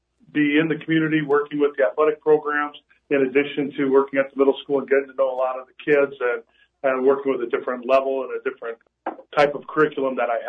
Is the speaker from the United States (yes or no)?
yes; Menomonee Falls, Wisconsin, United States; Originally Menominee Falls, Wisconsin, southern part of the state, southeast part of the state.